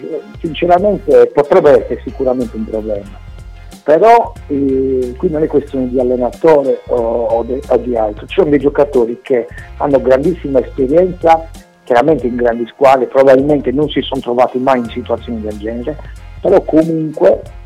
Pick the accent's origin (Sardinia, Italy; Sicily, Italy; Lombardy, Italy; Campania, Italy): Sardinia, Italy; Io sono sardo